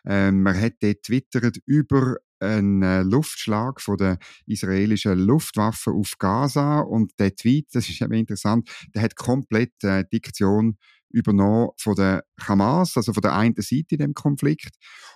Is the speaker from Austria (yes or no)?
no; Switzerland; Das finde ich als Schweizer genau.